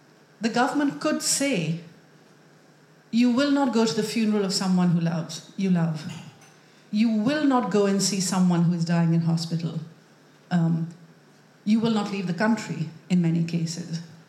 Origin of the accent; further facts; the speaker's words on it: Karachi, Sindh, Pakistan; But I grew up in Karachi reading the English language novel